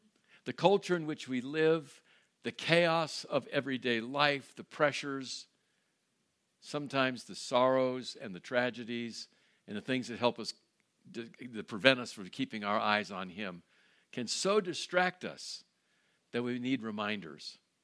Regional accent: California, United States; I am from California. I'm delighted to be with you. I grew up in Judaism in Northern California.

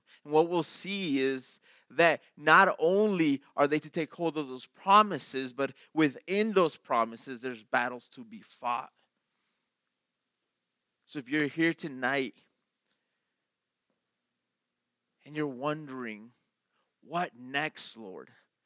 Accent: Chicago, Illinois, United States; because I grew up in Chicago. I grew up my whole life there, and I knew where I was going.

